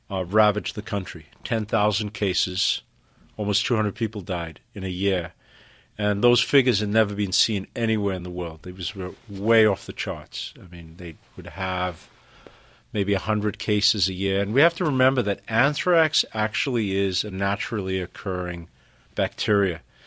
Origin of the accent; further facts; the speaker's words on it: Zimbabwe; the largest outbreak of anthrax in modern history took place in my home country of Zimbabwe